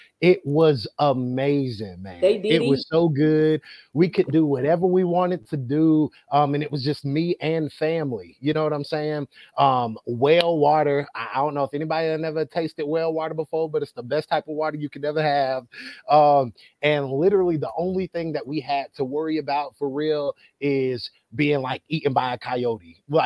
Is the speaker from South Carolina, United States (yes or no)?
yes; Pelzer, South Carolina, United States; my hometown is in Pelzer, South Carolina, like 20 minutes from Greenville.